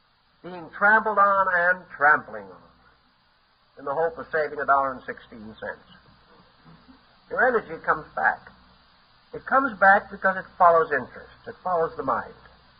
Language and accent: English; New York City, New York, United States; I remember growing up in New York.